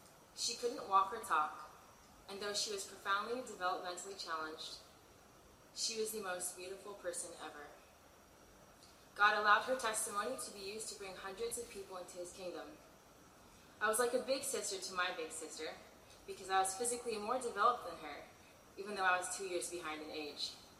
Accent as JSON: {"language": "English", "town": "Honolulu", "region": "Hawaii", "country": "United States", "tie": "born there", "also_born_or_lived": "U.S. West Coast / Asia / Africa", "said": "I was born in Honolulu, and I'm Okinawan, Scottish-Irish, American Indian, and Japanese. I've attended 11 different schools, including Westmont College, and during my 22 years, I've called 20 different places home"}